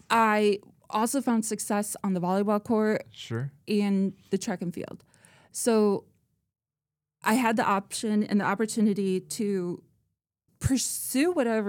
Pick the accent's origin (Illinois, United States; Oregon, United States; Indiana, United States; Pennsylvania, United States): Indiana, United States; Nappanee; I grew up in Napanee, Indiana, so a stone's throw from Warsaw and Grace College.